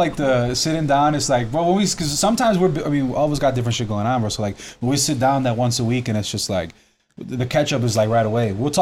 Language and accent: English; Montana, United States; Like I'm from Montana.